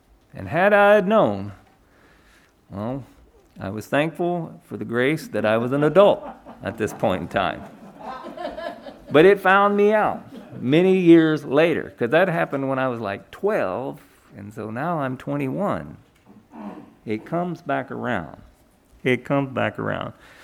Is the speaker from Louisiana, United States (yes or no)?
no; Arkansas, United States; when I was a kid growing up in Arkansas, my best friend had a motorcycle.